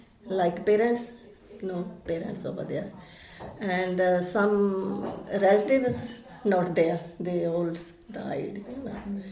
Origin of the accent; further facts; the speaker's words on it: India; English is a second language; moved away as an adult; now in United Kingdom; I come here from India in 1976 as a visitor because my sister lives here. After that, I'm married here and settled down in this country